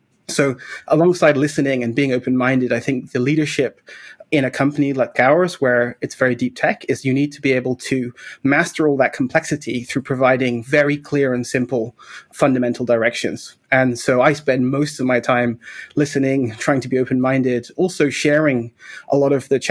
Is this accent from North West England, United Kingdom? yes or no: no; Scotland, United Kingdom; I was raised in Scotland by my mother, who's raising us as a single parent.